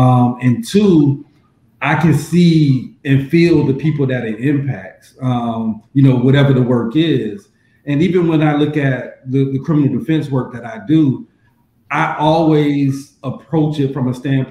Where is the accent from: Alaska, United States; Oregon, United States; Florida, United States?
Florida, United States; Tallahassee; Born and raised in Tallahassee. Went to FAMU High from kindergarten through 12th grade.